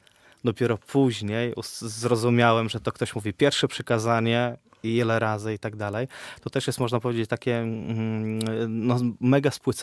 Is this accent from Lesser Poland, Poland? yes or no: no; Białystok, Podlaskie Voivodeship, Poland; ja, który pochodzę z Białegostoku, a kiedy tutaj, załóżmy, też przyjechałem pracować właśnie na Górze Świętej Jany